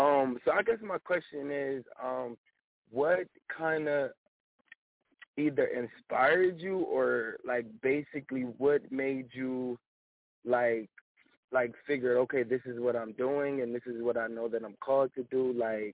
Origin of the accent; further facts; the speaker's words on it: Trenton, New Jersey, United States; My show is Trenton Make, and I'm from Trenton, New Jersey.